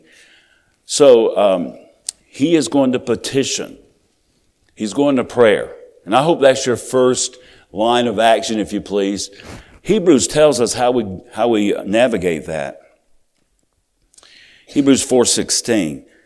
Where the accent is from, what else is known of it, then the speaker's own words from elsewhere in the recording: Georgia, United States; we used to call them stickers when I was growing up in South Georgia